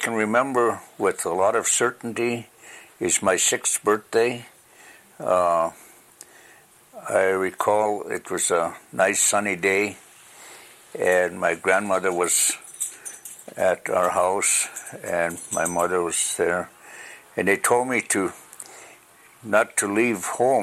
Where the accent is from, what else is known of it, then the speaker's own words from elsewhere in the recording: Seldovia, Alaska, United States; born there; I was born in Seldovia, May 28, 1933. And my father was … my mother was … Her maiden name was Ponchine.